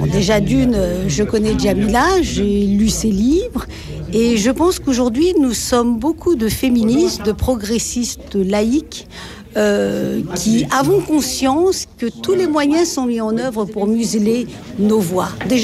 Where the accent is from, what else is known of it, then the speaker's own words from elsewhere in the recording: France; born there; Moi, mes parents étaient originaires d'Algérie. Moi, je suis née en France. Et j'ai mon cœur sur les deux rives de la Méditerranée.